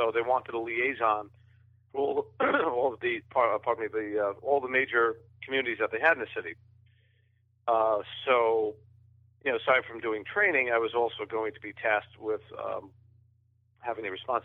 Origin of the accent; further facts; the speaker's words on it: West Babylon, New York, United States; And then I grew up in Long Island. I grew up in the West Babylon area of Long Island.